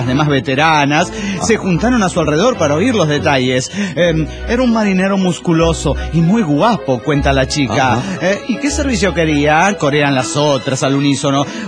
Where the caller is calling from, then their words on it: Calchaquí, Argentina; de Calchaquí, Argentina.